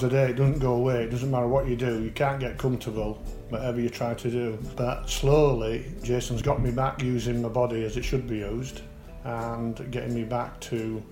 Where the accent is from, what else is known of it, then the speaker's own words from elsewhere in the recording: Harrogate, Yorkshire and the Humber, United Kingdom; I'm from Harrogate.